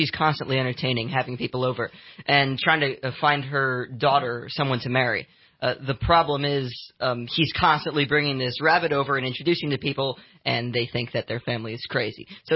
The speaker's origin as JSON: {"language": "English", "town": "Red Bluff", "region": "California", "country": "United States", "tie": "born there", "said": "I was born in Red Bluff, California, and then I came up here for high school."}